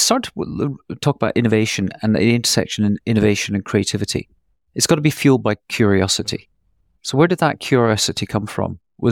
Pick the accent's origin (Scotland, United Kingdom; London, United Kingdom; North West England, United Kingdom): Scotland, United Kingdom; me being Scottish, and people say, oh, you're from Scotland